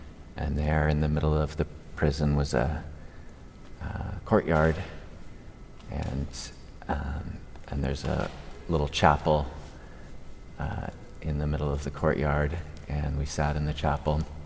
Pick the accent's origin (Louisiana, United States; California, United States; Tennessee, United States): California, United States; San Francisco; We're from the Bay Area in San Francisco